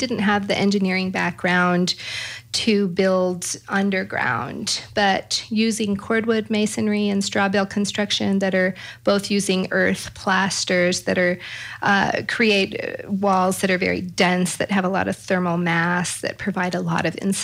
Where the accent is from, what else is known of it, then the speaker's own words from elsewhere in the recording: California, United States; So Christopher and I grew up in Northern California